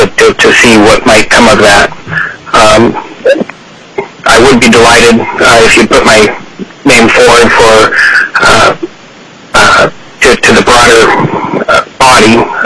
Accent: Fairbanks, Alaska, United States; from Fairbanks.

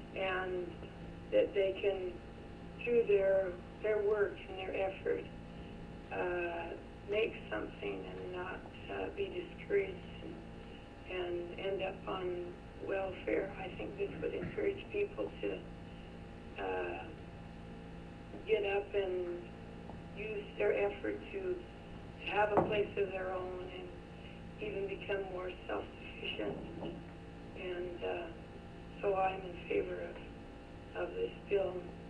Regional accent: Fairbanks, Alaska, United States; I was born and raised here in Fairbanks.

